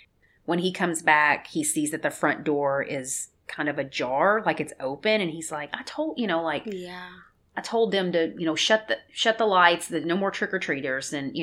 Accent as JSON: {"language": "English", "town": "Memphis", "region": "Tennessee", "country": "United States", "tie": "born or raised there", "said": "You know, I grew up in Memphis, West Memphis"}